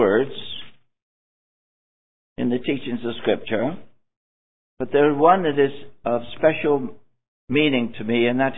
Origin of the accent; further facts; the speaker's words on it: South West England, United Kingdom; accent: West Country; By the way, I have a West Country R. A lot of folk in England and in the UK will not have that R.